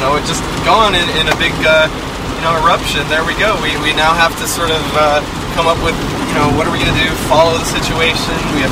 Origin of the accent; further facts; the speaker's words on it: Northwest, United States; And I'm from the Northwest. We have a lot of mountains.